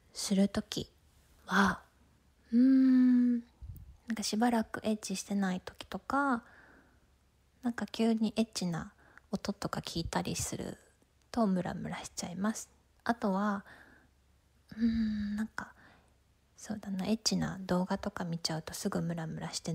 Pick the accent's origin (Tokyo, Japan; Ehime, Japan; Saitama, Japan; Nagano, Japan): Tokyo, Japan; 出身地は東京です。